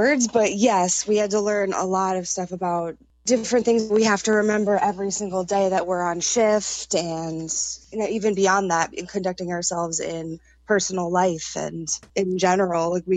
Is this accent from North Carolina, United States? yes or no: no; Guilderland, New York, United States; Yep, I grew up in Gilderland.